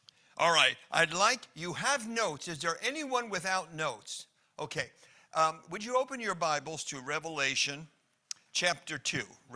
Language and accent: English; New Jersey, United States; remind you that I am from New Jersey. I was raised here in New Jersey, and we're on a half vacation, half work time.